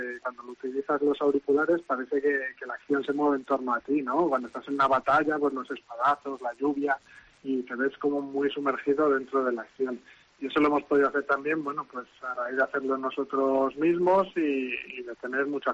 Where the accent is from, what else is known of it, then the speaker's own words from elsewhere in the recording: Palencia, Castile and León, Spain; also born or lived in Valladolid; now in Madrid, Spain; luego estuve viviendo por General Mola y luego ya cambié a Valladolid y luego he acabado en Madrid. Pero vamos, soy palentino de infancia y castellano de pura cepa.